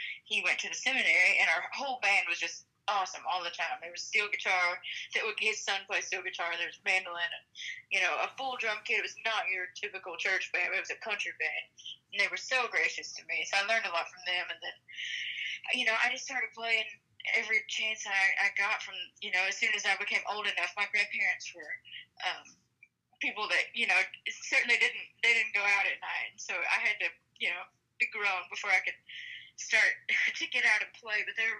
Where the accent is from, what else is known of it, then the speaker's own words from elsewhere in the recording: Robinson, Texas, United States; I grew up in Robinson, Texas, just south of Waco. I mean, it's pretty much spitting distance between the two, so I call Waco home.